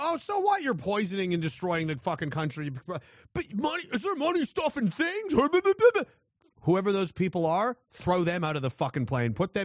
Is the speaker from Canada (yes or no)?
yes; Nova Scotia, Canada; And I grew up here. I grew up in Nova Scotia, and I used to go out and play in the spring and the summertime and the fall.